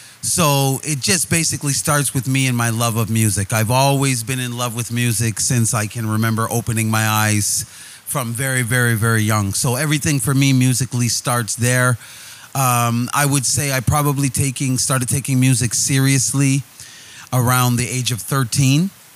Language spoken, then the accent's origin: English; Halifax, Nova Scotia, Canada; So I come from Halifax, Nova Scotia. I lived there for 13 years. And I lived in a community where there wasn't really much urban music.